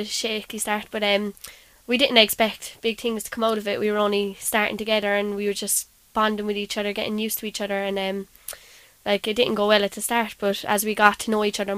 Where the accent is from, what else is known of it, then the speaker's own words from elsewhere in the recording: Cork, Munster, Ireland; it was great just to play in my hometown and have all my family and friends out there supporting me